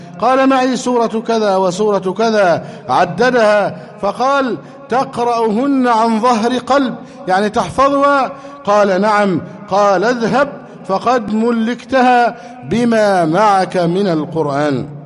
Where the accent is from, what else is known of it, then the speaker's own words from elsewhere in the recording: Egypt; اللهم احفظ بلدنا مصر أمنا أمانا